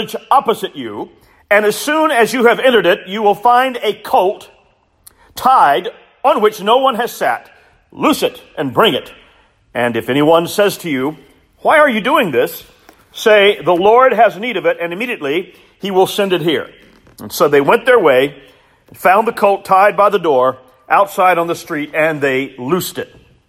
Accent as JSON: {"language": "English", "town": "Columbia", "region": "South Carolina", "country": "United States", "tie": "born or raised there", "said": "I recall as a boy growing up in Columbia, and that's South Carolina for any who are listening by way of audio"}